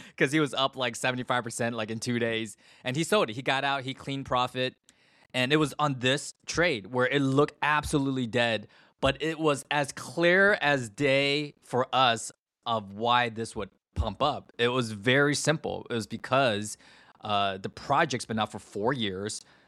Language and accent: English; San Francisco, California, United States; Tom Brady he opened up a card shop in my hometown. Card Vault down in San Francisco